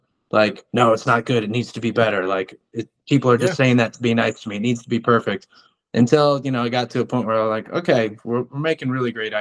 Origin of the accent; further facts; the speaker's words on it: Chicago, Illinois, United States; And so for me, my favorite ice cream memory was I grew up in Chicago and we'd go vacation in South Haven, Michigan.